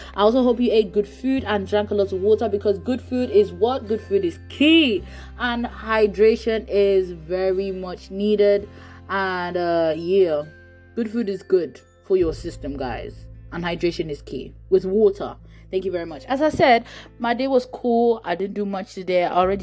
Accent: Nigeria; because I am Nigerian

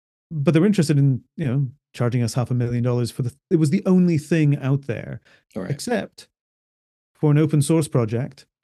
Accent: United States; I grew up mostly in America.

